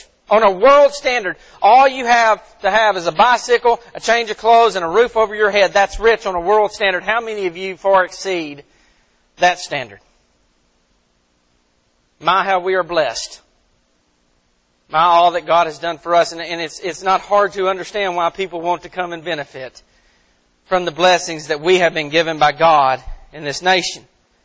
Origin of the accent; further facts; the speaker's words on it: United States; I love being an American.